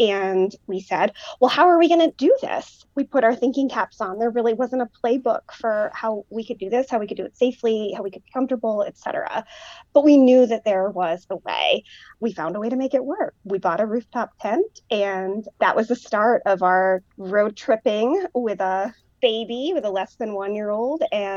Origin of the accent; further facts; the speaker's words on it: East Coast, United States; now in Denver, United States; I have lived in Denver for just about 3.5 years now, but I'm from the East Coast. I've got family kind of all up and down the East Coast.